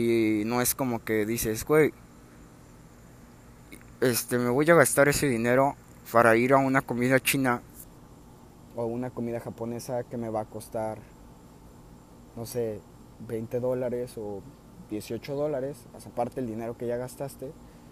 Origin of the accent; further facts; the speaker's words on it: Mexico; me van a pagar el día como allá en México, porque yo soy mexicano.